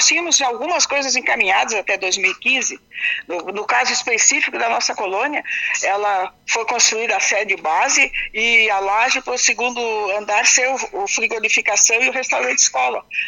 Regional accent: Urussanga, Santa Catarina, Brazil; born there; moved away; Eu sou aí, nasci aí, mas já faz muito tempo.

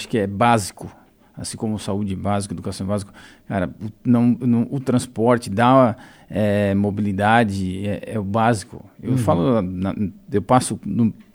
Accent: Urussanga, Santa Catarina, Brazil; eu sou de Uruçanga, é uma maravilha.

